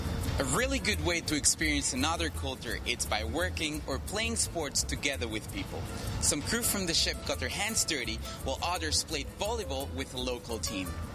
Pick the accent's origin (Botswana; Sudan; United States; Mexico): Mexico; Veracruz, Mexico. … I have lived on board Logos Hope for more than 5 years. I am excited to see the ship visiting my home country